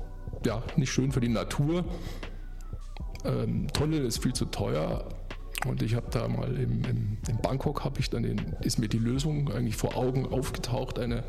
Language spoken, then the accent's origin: German; Starnberg, Bavaria, Germany; now in Weilheim, Germany; Ich bin ja selber ursprünglich aus Starnberg, habe gedacht, ich habe diese ganzen Verkehrsstreitereien hinter mir